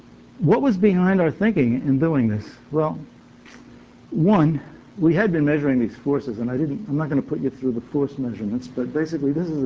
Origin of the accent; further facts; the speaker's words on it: New York, United States; I'm from New York, you don't have to be polite.